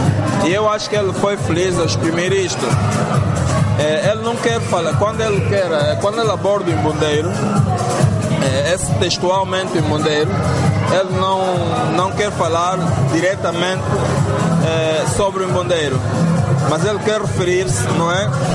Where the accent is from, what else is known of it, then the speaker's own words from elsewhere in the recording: Angola; Nós, como angolanos, somos um embondeiro.